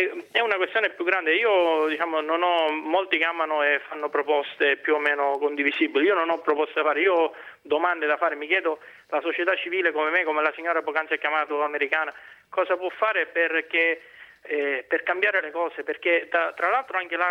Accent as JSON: {"language": "Italian", "town": "Catania", "region": "Sicily", "country": "Italy", "lives_now": "Livorno, Italy", "said": "io sono un catanese trapiantato a Livorno"}